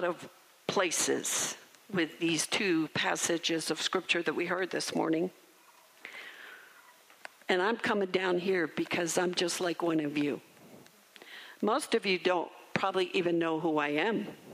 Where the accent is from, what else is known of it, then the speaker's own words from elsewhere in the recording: Maryland, United States; Because I grew up in Maryland, and kudzu takes over everything.